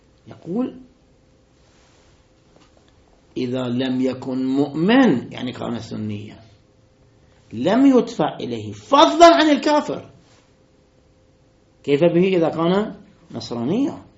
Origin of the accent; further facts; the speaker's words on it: Lebanon; فالآن عندنا في لبنان